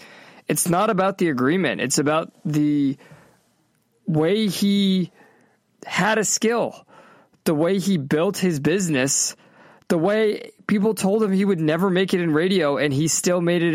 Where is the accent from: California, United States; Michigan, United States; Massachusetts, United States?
Massachusetts, United States; I grew up in Massachusetts, right? Blue state America, deep blue state.